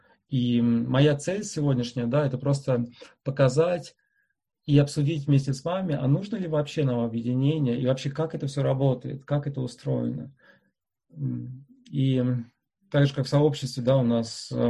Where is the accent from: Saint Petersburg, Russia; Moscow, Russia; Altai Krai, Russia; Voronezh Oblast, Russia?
Moscow, Russia; На самом деле я сам из Москвы, поэтому, ну, то есть я не живу сейчас в Москве, но для меня московская интергруппа близка.